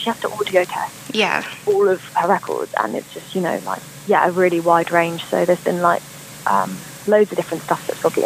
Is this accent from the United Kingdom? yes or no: yes; London, United Kingdom; now in Woodbridge, United Kingdom; I'm a singer-songwriter. I grew up in London and moved to Woodbridge in Suffolk about 3 years ago now.